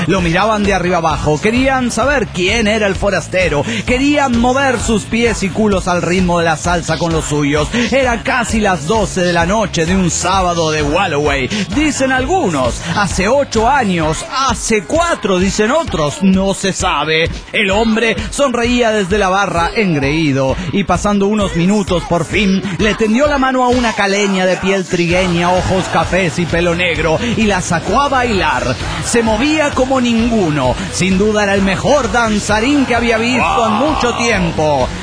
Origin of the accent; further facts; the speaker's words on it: Mexico City, Mexico; del Distrito Federal Mexicano!